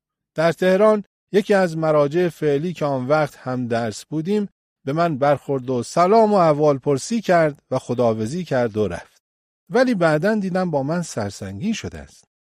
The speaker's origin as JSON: {"language": "Persian", "town": "Mashhad", "region": "Razavi Khorasan", "country": "Iran", "said": "گفتم نه، من اهل مشهدم ولی با تهرانی‌ها هم حجره هستم."}